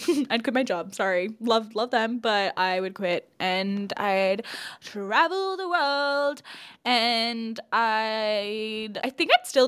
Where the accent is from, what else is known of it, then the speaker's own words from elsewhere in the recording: India; For those listening and you've never listened before, I'm an Indian woman, all right?